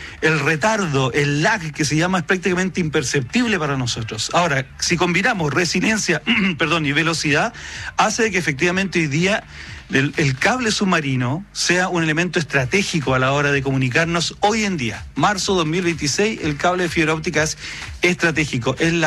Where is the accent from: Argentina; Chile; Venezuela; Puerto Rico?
Chile; los servicios que nosotros consumimos como chilenos